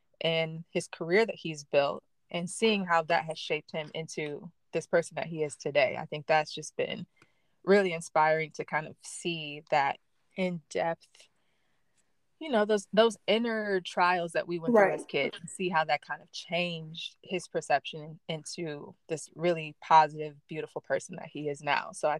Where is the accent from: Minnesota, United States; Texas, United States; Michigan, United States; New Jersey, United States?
Michigan, United States; Grand Rapids; now in New York City, United States; I live in Harlem, New York, but I'm originally from Michigan, from Grand Rapids, Michigan. But I've been in New York for a little over 10 years now.